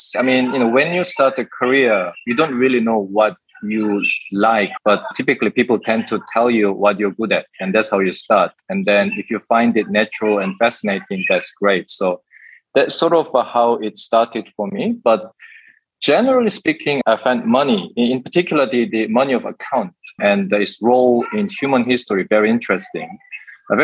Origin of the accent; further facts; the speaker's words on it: United Kingdom; also born or lived in South Korea; So I was born in Korea and I grew up in the UK. I studied there.